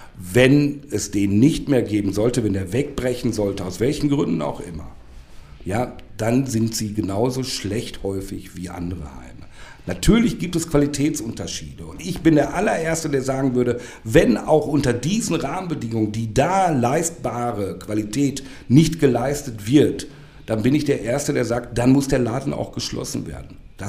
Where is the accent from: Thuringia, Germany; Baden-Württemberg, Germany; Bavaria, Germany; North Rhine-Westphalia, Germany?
North Rhine-Westphalia, Germany; Ich komme aus dem Ruhrgebiet.